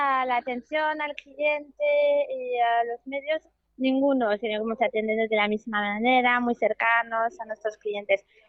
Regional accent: France; Spanish is a second language; yo como francesa, pues sí, voy a visitar a mis padres, entonces mi madre vive en la isla de B, mi padre en Tours

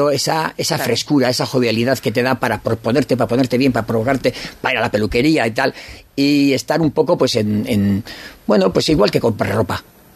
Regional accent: San Sebastián, Basque Country, Spain; now in Zarautz, Spain; Yo, por ejemplo, soy Donostiarra, pero vivo en Zarauz y estoy encantado

